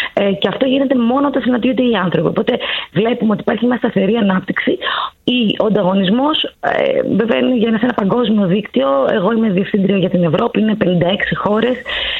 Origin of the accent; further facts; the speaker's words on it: Thessaloniki, Central Macedonia, Greece; εγώ είμαι από τη Θεσσαλονίκη